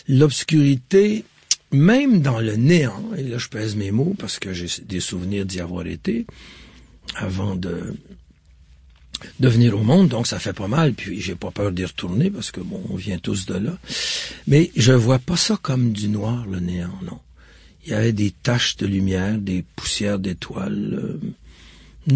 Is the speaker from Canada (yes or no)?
yes; Quebec, Canada; accent: Québécois; Non, mais dans le noir comme ça, je vous jure, j'avais perdu mon accent. Je suis un usurpateur. En fait, c'est un gag l'accent québécois.